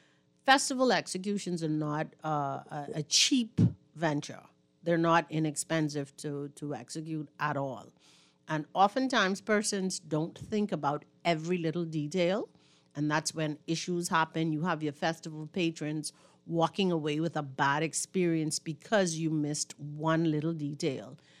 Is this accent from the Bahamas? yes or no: yes; Bahamas; and I am from Cat Island, though.